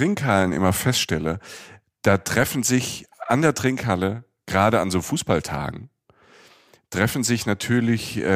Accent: Rhineland-Palatinate, Germany; Ich komme ja aus dem Süden, ich bin ja aus der Pfalz, aus dem Südwesten Deutschlands, nach Köln und dann nach Nordrhein-Westfalen gekommen.

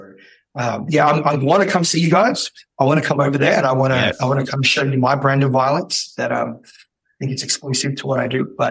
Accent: Philippines; I think I look different to other Filipinos, but I am Filipino.

